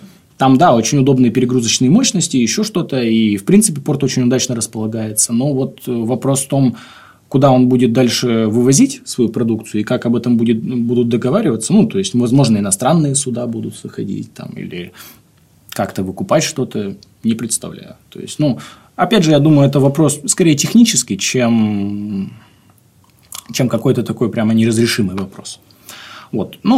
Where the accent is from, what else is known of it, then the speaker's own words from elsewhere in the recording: Arkhangelsk, Arkhangelsk Oblast, Russia; С Архангельском тут стоит отдельно упомянуть мой родной край.